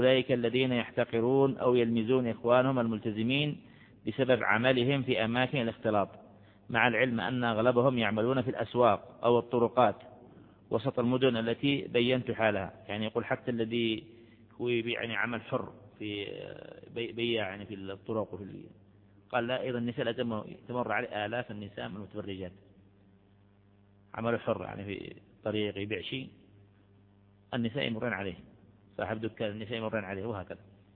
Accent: Algeria

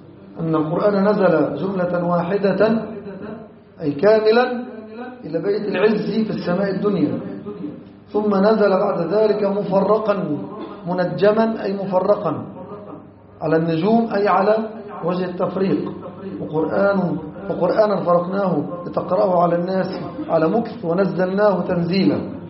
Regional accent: Egypt; وأصرف عنا وعن بلادنا مصر الفتنة ما ظهر منها وما بطن

